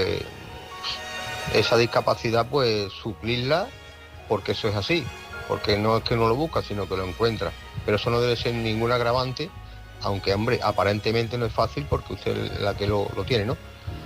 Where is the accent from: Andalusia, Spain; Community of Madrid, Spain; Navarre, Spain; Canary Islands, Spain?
Andalusia, Spain; Seville; now in Santiago de Cuba, Cuba; soy de Sevilla, pero actualmente estoy en Santiago de Cuba